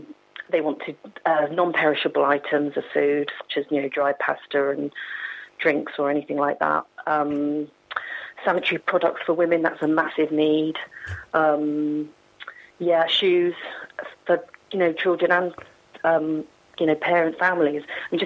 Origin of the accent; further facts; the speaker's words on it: London, United Kingdom; I think also because I grew up in London, I know what these tower blocks are like, and it just really resonated with me.